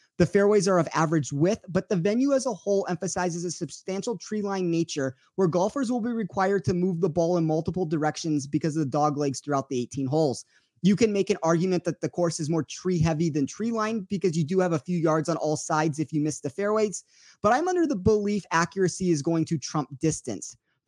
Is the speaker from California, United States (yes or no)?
no; Las Vegas, Nevada, United States; I do want to recap the CJ Cup in my hometown of Las Vegas, Nevada.